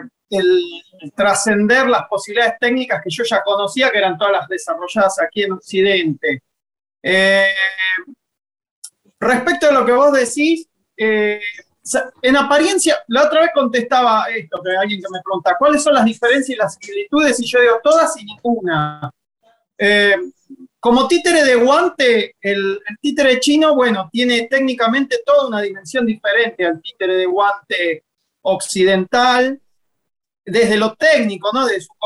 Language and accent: Spanish; Argentina; como titiritero argentino